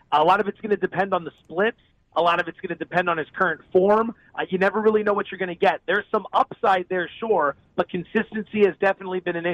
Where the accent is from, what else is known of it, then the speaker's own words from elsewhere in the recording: East Coast, United States; I'm from the East Coast, and there's some great fan bases there. I lived all over the country.